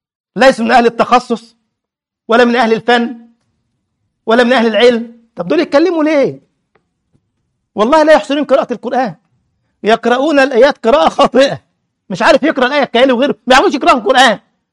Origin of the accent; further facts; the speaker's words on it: Egypt; فيجي الكيالي ومن كان على شكلته عدنان إبراهيم أبو حملات عندنا في مصر إبراهيم عيسى ينكروا عذاب القبر.